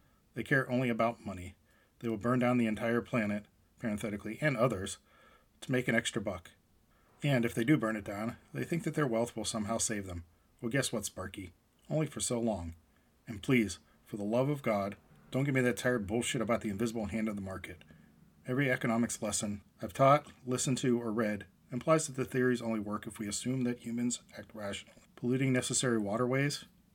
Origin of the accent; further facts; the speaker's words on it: Pittsburgh, Pennsylvania, United States; also born or lived in Erie; I grew up in Pennsylvania, parenthetically Pittsburgh and Erie, in parenthetical, at a time when environmental regulation just began to get implemented.